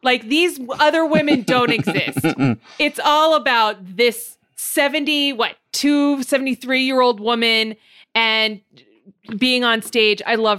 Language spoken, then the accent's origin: English; Montebello, California, United States; No, I'm from Montebello.